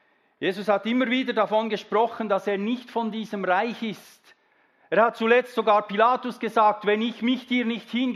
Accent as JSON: {"language": "German", "country": "Switzerland", "said": "ich bin Schweizer, aber ich habe den Pass."}